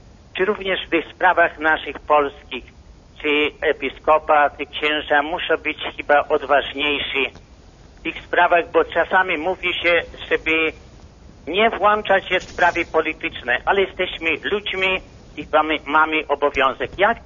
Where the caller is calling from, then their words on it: Buffalo, New York, United States; Jestem z Buffalo, Stany Zjednoczone.